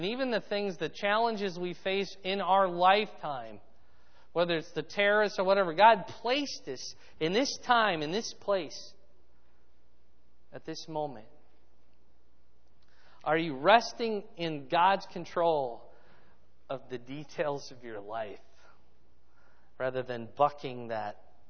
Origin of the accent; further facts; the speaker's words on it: Arizona, United States; born there; also born or lived in Fort Dodge / Cedar Rapids / Georgia / Indianapolis; I was born in Arizona. I lived in Fort Dodge, Cedar Rapids. I've lived in Georgia and Indianapolis, and I'm here.